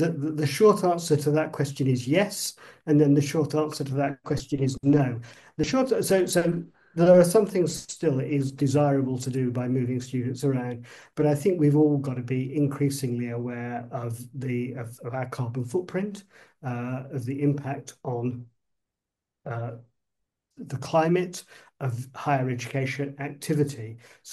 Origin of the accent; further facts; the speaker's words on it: Nuneaton, West Midlands, United Kingdom; university seemed a very, very long way away when I was growing up in Nuneaton.